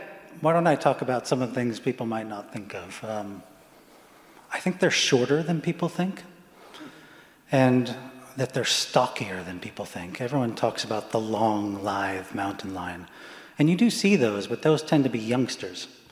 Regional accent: England, United Kingdom; born there; I was born in England, and a successful collaboration, American-English collaboration.

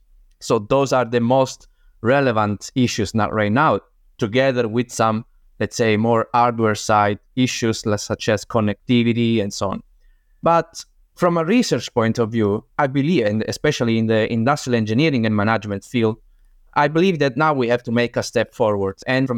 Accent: Calabria, Italy; English is a second language; Calabria region. I grew up at the very end of the booth, you know, that Italy booth section. And I grew up here.

